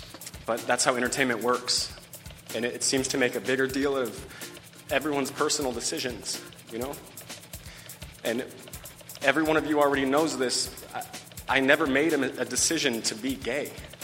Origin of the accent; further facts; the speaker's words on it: Kansas, United States; also born or lived in Hot Springs, United States; First of all, I grew up in Kansas. I also spent 6 years in Hot Springs, which is where Chad's from, and his family's still there.